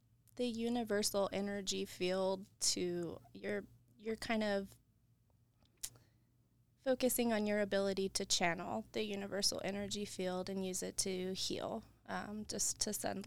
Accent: Boise, Idaho, United States; born there; I was also born here.

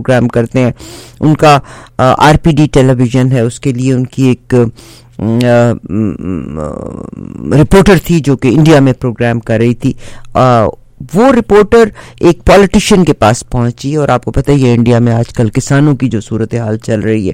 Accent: Pakistan; میں خود پاکستان سے تعلق رکھتی ہوں

